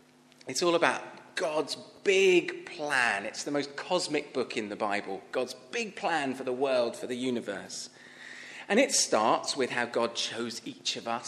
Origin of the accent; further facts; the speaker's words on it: London, United Kingdom; now in Burry Port, United Kingdom; We live now in just a bit further west in Buryport. As Jim said, I'm originally from London, but came to South Wales